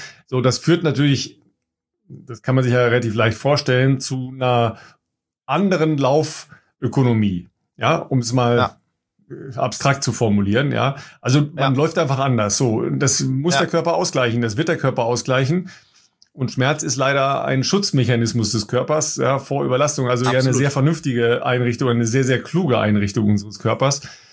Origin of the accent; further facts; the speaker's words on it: Germany; einem eher, sagen wir mal, preußisch orientierten Ansatz, den wir als Deutsche ja sehr, sehr gerne verfolgen